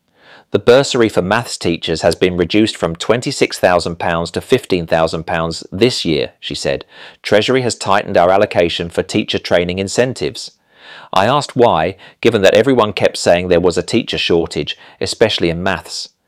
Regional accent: Didcot, South East England, United Kingdom; I grew up in Didcot with my dad, who taught physics at Oxford Brookes.

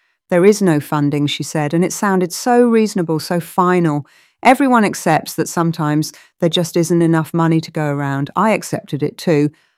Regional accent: Harlow, East of England, United Kingdom; I grew up in Harlow, Newtown, watching my dad manage production lines at the pharmaceutical plant while my mum helped kids with their reading at the local primary.

